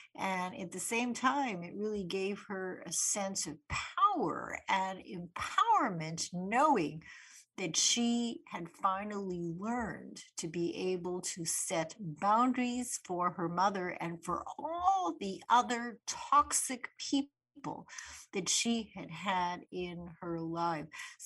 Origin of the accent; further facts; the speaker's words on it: Winnipeg, Manitoba, Canada; When I was a little girl growing up in Winnipeg